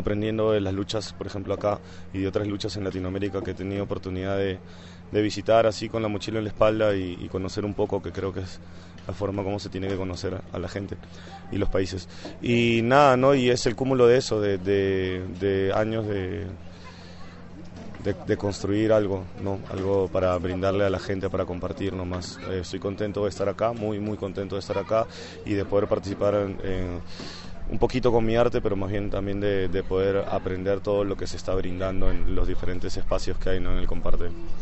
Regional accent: Lima, Peru; mi grupo es … vengo del Perú, de la ciudad de Lima.

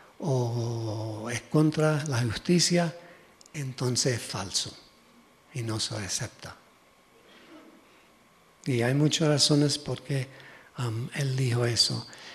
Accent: Puerto Rico; Aunque yo soy puertorriqueño y yo sé de la colonización

